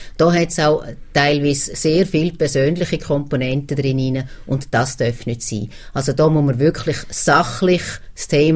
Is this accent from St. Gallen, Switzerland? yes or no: yes; St. Gallen, Switzerland; born there; also born or lived in Appenzell Innerrhoden / Appenzell Ausserrhoden; Ich bin eine gebürtige Obertoggenburgerin und schaue das vielleicht auch mit einem gewissen Abstand an. Ich habe lange Jahre im Innerrhodischen gewohnt und jetzt gleich lang schon im Ausserrhodischen.